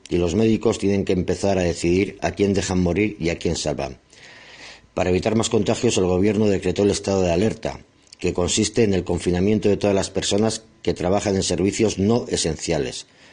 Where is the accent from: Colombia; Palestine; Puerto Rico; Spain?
Spain; Soy ciudadano español